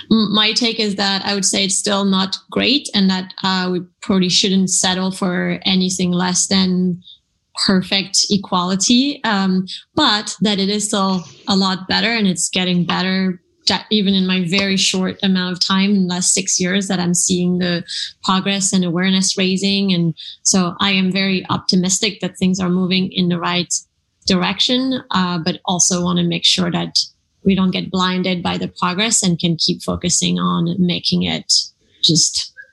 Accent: France; English is a second language; moved away as an adult; now in United States; I'm originally from France, as maybe you can hear a little bit, and I moved to the US 9 years ago.

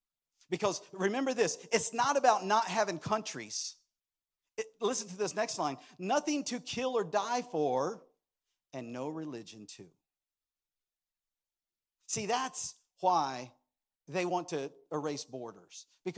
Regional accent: United States; And I'm here to tell you that I thank God that I'm an American.

